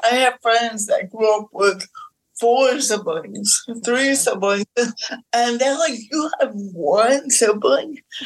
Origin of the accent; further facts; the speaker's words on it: Middlebury, Vermont, United States; I grew up in Middlebury, Vermont, a college town